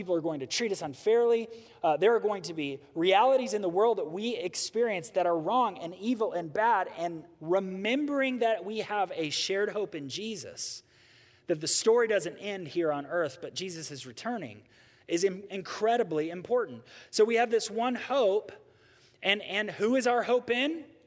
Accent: United States; We, as American people, we think if I don't like the person in charge, we can vote them out of office.

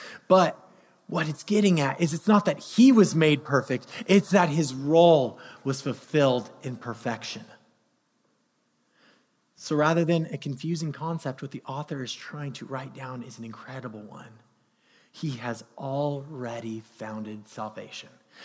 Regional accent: California, United States; I think it's because I grew up in California

